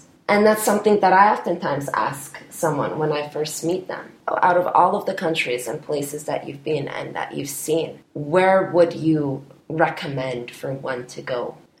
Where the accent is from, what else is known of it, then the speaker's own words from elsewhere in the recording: Burlington, Ontario, Canada; I'm Polish-Canadian. I was born in Canada. And growing up in Burlington has been wonderful. But I do hope to one day move to Toronto